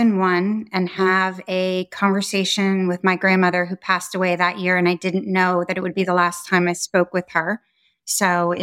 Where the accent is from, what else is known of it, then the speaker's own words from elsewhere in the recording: Henniker, New Hampshire, United States; I don't think the little girl growing up in New Hampshire ever envisioned what was to come